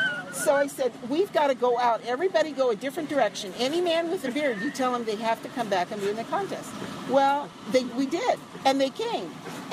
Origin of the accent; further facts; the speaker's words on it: Des Moines, Iowa, United States; Des Moines